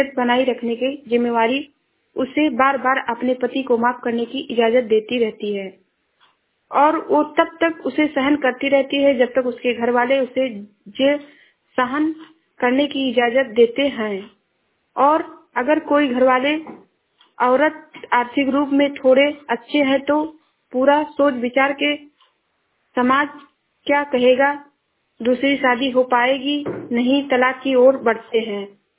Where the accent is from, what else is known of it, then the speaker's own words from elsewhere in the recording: Uttar Pradesh, India; मैं जिला श्रावस्ती से हूँ।